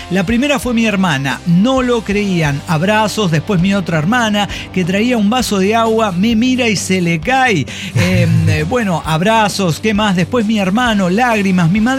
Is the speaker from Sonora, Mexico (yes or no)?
no; León, Guanajuato, Mexico; a mi tierra. Estoy en León, Guanajuato.